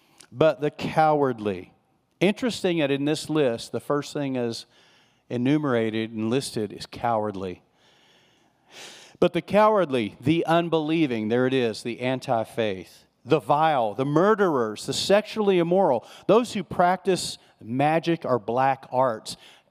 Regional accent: Texas, United States; now in California, United States; I grew up in West Texas. There wasn't any waves to ride in West Texas. There were no oceans. I think I had been down to the coast, the Gulf, probably three or four times in my lifetime. And here we were, we move out to Southern California.

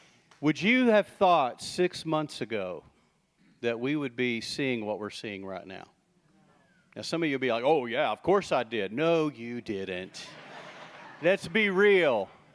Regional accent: Texas, United States; I grew up in West Texas.

